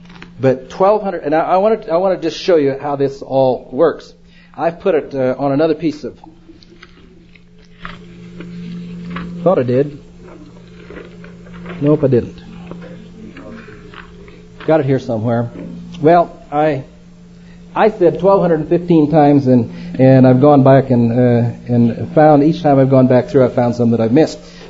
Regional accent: Oregon, United States; I was raised in Oregon. We lived in Linn County, Oregon, and there was this old farmer, a neighbor who had an old sheepdog called Shep.

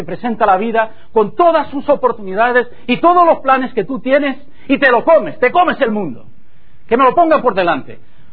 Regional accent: Isla de la Juventud, Cuba; born there; Ya Cuba es una isla, pues yo nací en una isla aún más pequeña, que se llamaba la isla de los Pinos, ahora se llama la isla de la Juventud.

